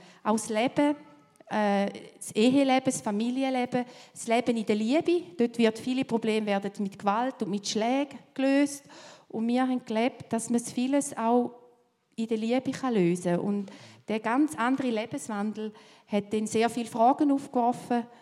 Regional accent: Switzerland; Also nicht nur als Schweizer, sondern einfach wirklich als Ausländer.

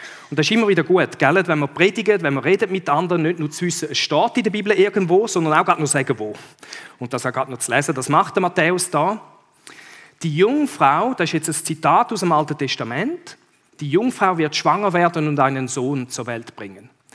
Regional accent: Djibouti; in Djibouti, dort wo ich aufgewachsen bin

